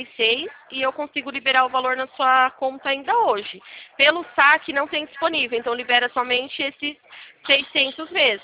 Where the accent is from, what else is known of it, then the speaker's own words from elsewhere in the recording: São Paulo, Brazil; Eu sou aqui de São Paulo.